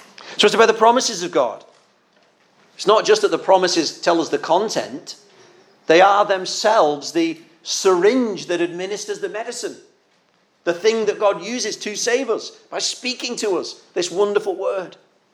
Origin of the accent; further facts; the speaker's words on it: Wigan, North West England, United Kingdom; Where I grew up in my hometown of Wigan, it was a mining town.